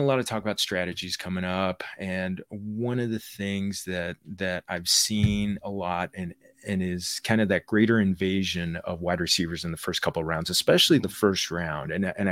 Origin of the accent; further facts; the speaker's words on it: California, United States; in the great state of California, in my home state.